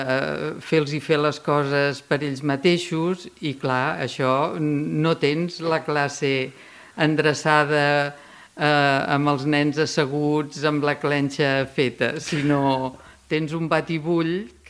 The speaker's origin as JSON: {"language": "Catalan", "town": "Ripollet", "region": "Catalonia", "country": "Spain", "tie": "born there", "said": "Doncs vaig néixer al carrer Escoles el dia 7 del mes 7 a les 7 a Ripollet"}